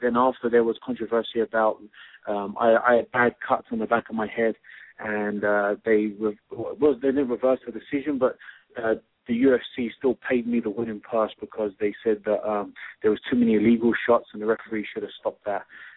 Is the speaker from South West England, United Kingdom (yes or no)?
no; London, United Kingdom; in London, England, which is my hometown.